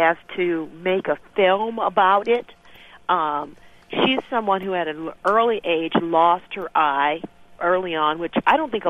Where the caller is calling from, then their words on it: Iowa City, Iowa, United States; I'm from Iowa City, Iowa.